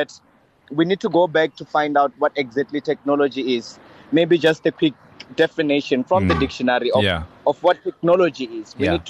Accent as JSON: {"language": "English", "region": "Limpopo", "country": "South Africa", "said": "So I'm currently this side, and I was traveling the whole day. I'm from Limpopo."}